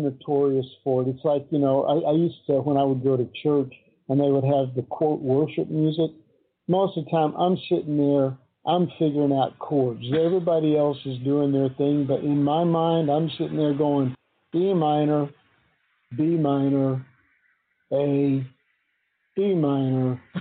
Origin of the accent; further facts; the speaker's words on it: Ireland; I mean, I'm Irish, you know, I'm Euro trash actually. But the thing is that a lot of the Irish comes up in me, and man, I get moved.